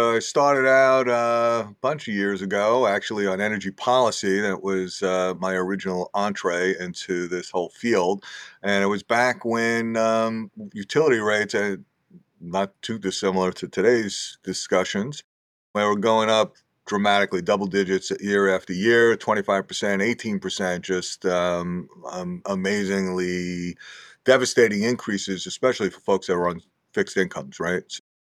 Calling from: New York, United States; So I'm in New York, in the Hudson Valley, New York, if you're familiar with that, a little bit north in New York City.

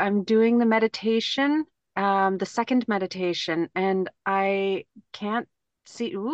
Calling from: Victoria, British Columbia, Canada; I'm calling from Victoria, British Columbia, Canada.

